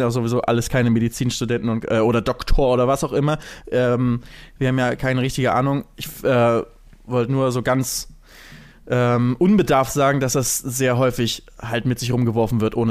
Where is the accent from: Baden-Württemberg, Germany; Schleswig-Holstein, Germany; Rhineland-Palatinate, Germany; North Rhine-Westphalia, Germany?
Schleswig-Holstein, Germany; Lübeck; Wenn ich immer zurück in meine Heimatstadt nach Lübeck gehe